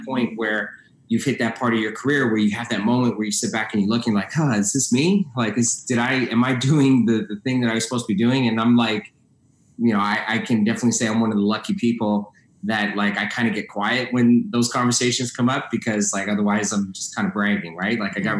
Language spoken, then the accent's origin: English; Toronto, Ontario, Canada; I'm 42. I was born in Toronto, grew up in Toronto, in North York.